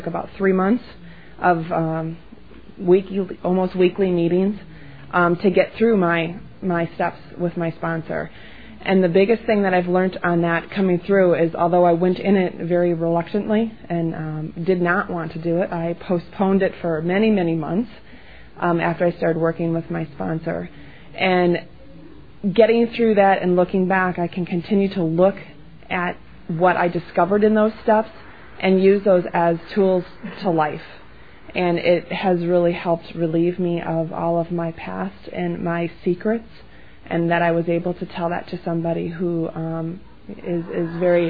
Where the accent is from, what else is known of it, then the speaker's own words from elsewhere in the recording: Lodi, Wisconsin, United States; I'm from Lodi, Wisconsin.